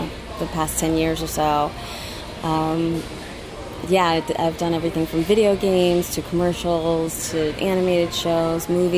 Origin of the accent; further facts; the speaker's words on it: New Orleans, Louisiana, United States; Like I was saying before, I'm from New Orleans, so I love the whole... ghost